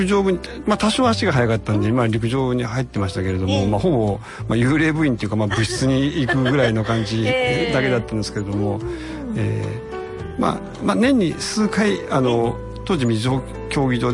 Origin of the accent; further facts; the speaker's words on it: Nagoya, Aichi, Japan; はい、愛知県の名古屋市の出身です。